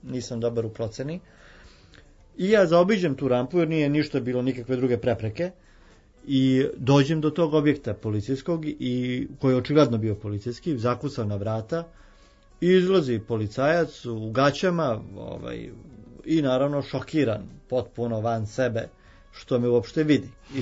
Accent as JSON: {"language": "Serbian", "country": "Serbia"}